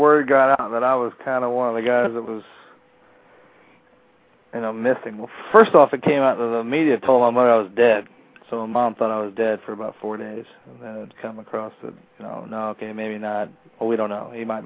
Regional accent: Huntsville, Texas, United States; A little town in East Texas.

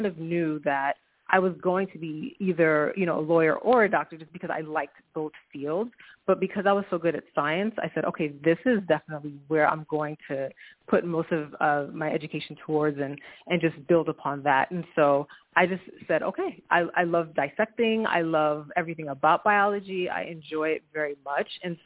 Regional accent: New York City, New York, United States; So I am from New York City, and I have two West Indian parents.

